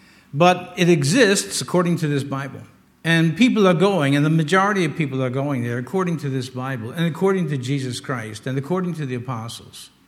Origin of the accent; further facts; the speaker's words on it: United States; But you know, as an American, I object to some of these things.